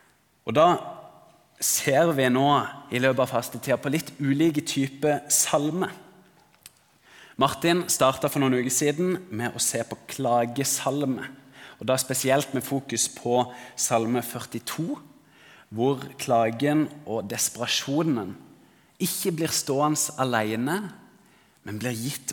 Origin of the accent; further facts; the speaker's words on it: Agder, Norway; Det ligger i hvert fall som sørlending, at det begynner å nærme seg vår.